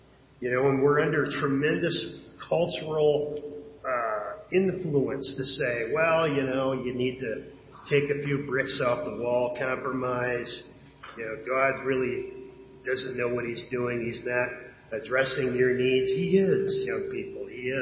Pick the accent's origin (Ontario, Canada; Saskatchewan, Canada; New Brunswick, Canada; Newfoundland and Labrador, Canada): Newfoundland and Labrador, Canada; as a Newfoundlander, I was sharing this with the girls.